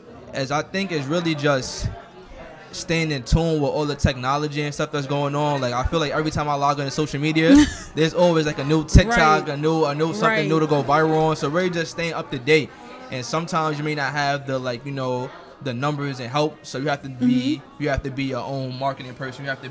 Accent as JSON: {"language": "English", "town": "Bronx", "region": "New York", "country": "United States", "said": "I'm from the Bronx, New York."}